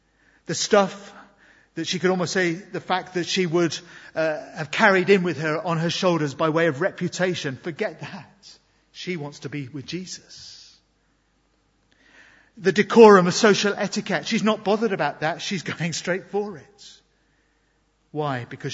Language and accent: English; United Kingdom; I know we're British, most of us at least.